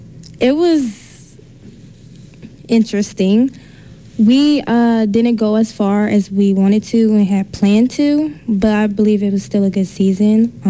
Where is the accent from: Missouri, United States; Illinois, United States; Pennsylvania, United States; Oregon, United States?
Oregon, United States; Portland; growing up in Portland, it's predominantly white